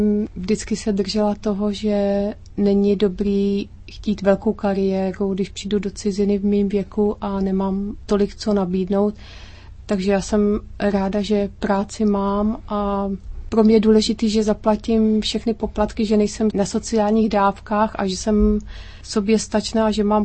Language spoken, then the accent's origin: Czech; Finland; Czech is a second language; jsem z Evropy